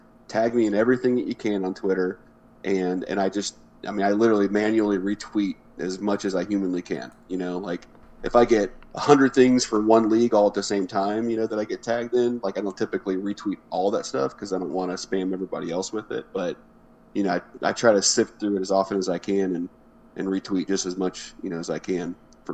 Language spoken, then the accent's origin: English; Cincinnati, Ohio, United States; I'm from Cincinnati